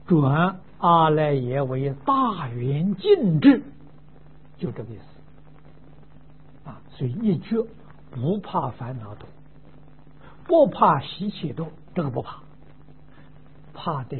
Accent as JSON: {"language": "Chinese", "country": "China", "said": "我们中国人翻译把它翻成菩萨，啊，中国人喜欢简单"}